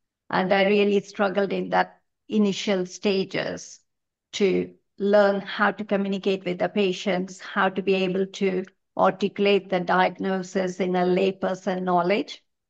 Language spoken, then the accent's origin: English; India; now in United Kingdom; growing up in India, extended family is very, very important. I grew up with so many cousins, so many uncles and aunts